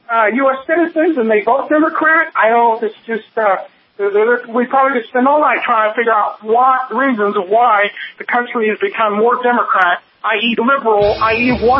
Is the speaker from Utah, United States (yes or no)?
yes; Utah, United States; All right, now you know my home state of Utah, right?